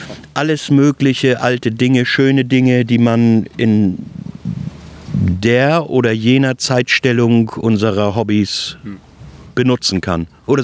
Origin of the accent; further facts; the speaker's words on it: Lübeck, Schleswig-Holstein, Germany; Aus Lübeck.